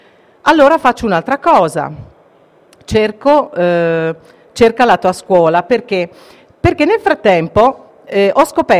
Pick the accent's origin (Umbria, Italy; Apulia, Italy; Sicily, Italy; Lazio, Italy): Umbria, Italy; siccome sono umbra, ho cercato Umbria, Perugia